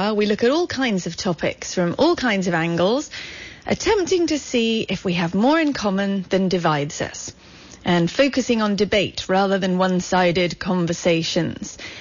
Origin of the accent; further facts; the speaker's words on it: United Kingdom; now in Santa Cruz, United States; I'm British, as you can probably tell, but I've lived in Santa Cruz for over 10 years, and I'm also an American citizen.